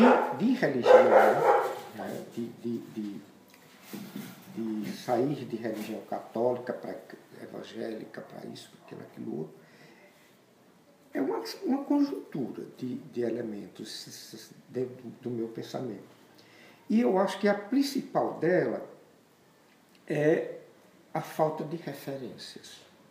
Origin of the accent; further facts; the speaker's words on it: Juazeiro, Brazil; eu me lembro, na minha infância, no Juazeiro, A Semana Santa era uma coisa que puxava você a fazer determinadas coisas